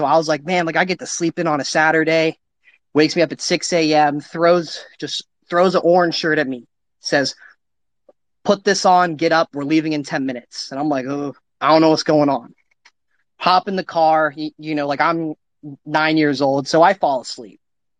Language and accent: English; Georgia, United States; I'm born and raised in Georgia, and I was playing rec league football.